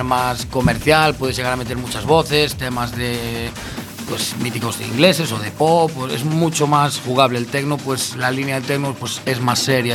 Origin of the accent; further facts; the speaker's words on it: Narón, Galicia, Spain; Bueno, yo soy de Ferrol, de Narón.